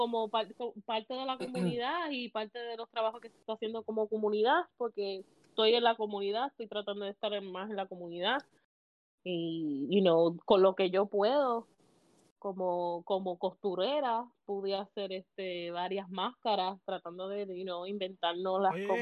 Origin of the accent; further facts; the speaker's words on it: Puerto Rico; de verdad que me la busqué como buen puertorriqueña